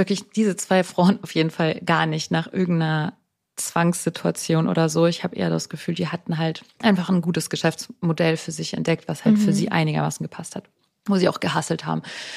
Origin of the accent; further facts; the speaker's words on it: Germany; Und da ich ja Muttersprachlerin bin, hat dieser eine Satz schon gereicht, um zu sagen, hallo, ich bin Deutsche.